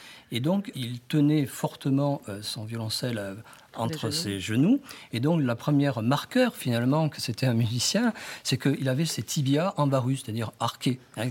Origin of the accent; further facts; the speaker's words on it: South-West France, France; Moi, je viens du Sud-Ouest, on est des gens simples.